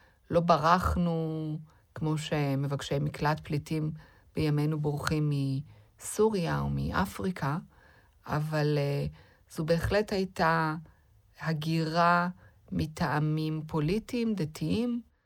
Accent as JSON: {"language": "Hebrew", "town": "Tehran", "region": "Tehran Province", "country": "Iran", "tie": "born or raised there", "lives_now": "Israel", "said": "והיא בזמנו קודם לכן גרה בשכונה שגדלתי בה גם אני"}